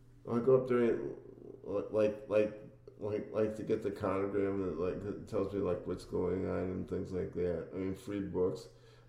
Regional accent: St. Louis, Missouri, United States; also born or lived in Chicago; I'm originally from St. Louis and Chicago.

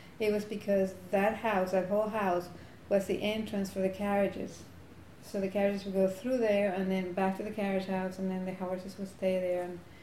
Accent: Caracas, Capital District, Venezuela; now in Hudson, United States; I was born in Caracas, Venezuela. I went to New York City, went to Berkeley in 1973. New York City stayed in 1974. And I've been living in New York State since then.

